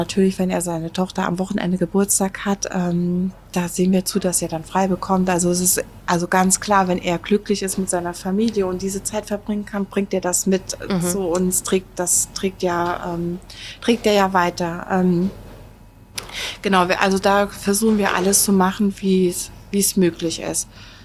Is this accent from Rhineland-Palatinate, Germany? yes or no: yes; Rhineland-Palatinate, Germany; accent: Palatine German; weil bei mir geht ja manchmal auch noch mein pfälzisches Dialekt durch.